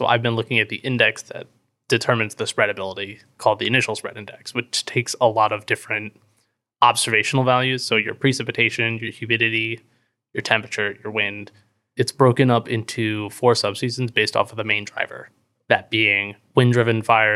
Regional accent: Florida, United States; But I grew up in Florida, and we had gotten our fair share of hurricanes for like the 7 years I lived there.

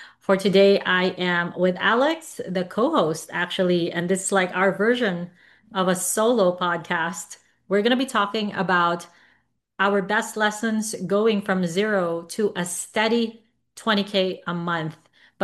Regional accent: Philippines; For me, growing up in the Philippines, getting to 20K a month was a big dream come true

